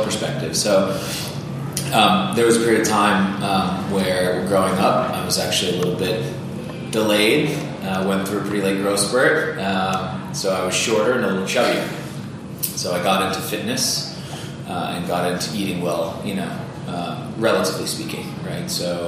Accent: Boston, Massachusetts, United States; It's my hometown, so that's been a lot of fun. Yep, grew up on the South Shore, halfway between Boston and Cape Cod.

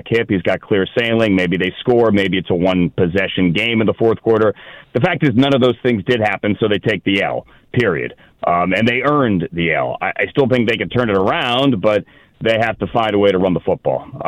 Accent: Washington, District of Columbia, United States; I was an 18-year-old intern for Tony Kornheiser. I grew up in Washington.

